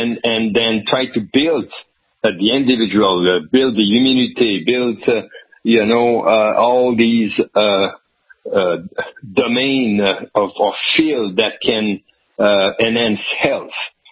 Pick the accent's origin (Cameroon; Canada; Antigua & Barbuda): Canada; You know, I come from Canada. I know what is a social medicine.